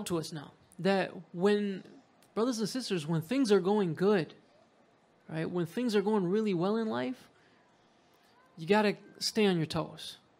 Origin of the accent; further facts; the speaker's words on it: Qom, Qom Province, Iran; my hometown of Qum